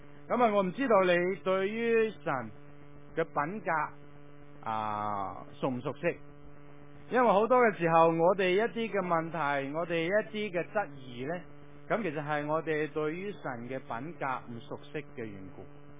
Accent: China; 我哋中国人

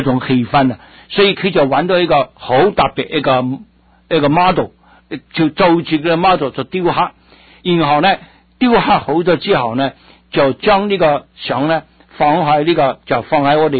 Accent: Guangdong, China; 特别我们广东人，神所做的一切的动物，一切的植物都被我们广东人吃光

